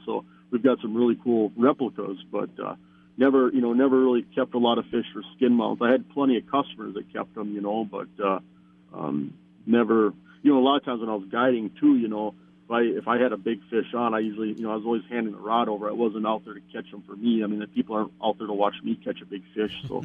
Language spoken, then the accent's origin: English; Minot, North Dakota, United States; moved away as an adult; I came here when I was about 20 years old. I grew up in Minot, North Dakota, and I've been out here for almost 25 years.